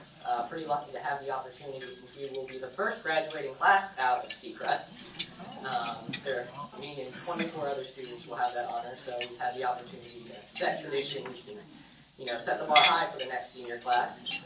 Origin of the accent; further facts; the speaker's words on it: Columbus, Ohio, United States; born there; I was born in Columbus, Ohio